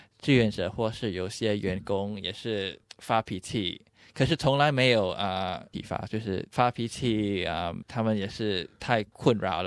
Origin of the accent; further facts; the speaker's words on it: Singapore; 对，我是来自新加坡，我的父母亲都还留在新加坡